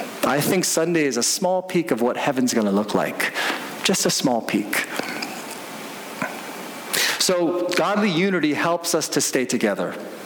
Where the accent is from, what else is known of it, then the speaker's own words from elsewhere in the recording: United States; I'm still American. I'm still Korean. I'm still a man. I'm still a pastor.